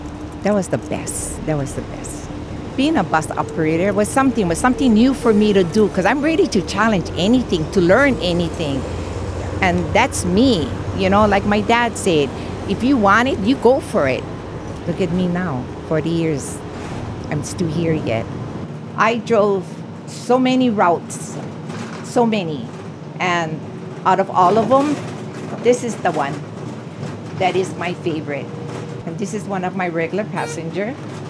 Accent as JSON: {"language": "English", "town": "Kailua", "region": "Hawaii", "country": "United States", "tie": "born or raised there", "said": "I'm a grandmother and a great-grand. I was born here, and I grew up in Kailua."}